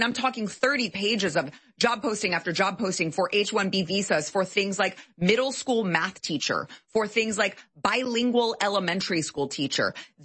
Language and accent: English; Texas, United States; And I'm walking down my sidewalk in my neighborhood as a native Texan, as an American